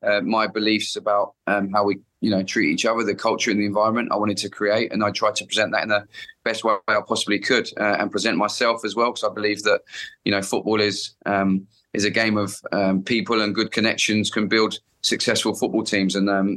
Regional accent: Felixstowe, East of England, United Kingdom; I mean, I grew up in Felixstowe, Suffolk, so I've known Colchester and the football club for many years.

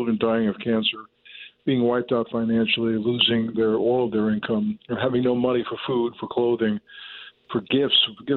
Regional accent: New York City, New York, United States; born there; I was born in Brooklyn. I was a New York Giant fan

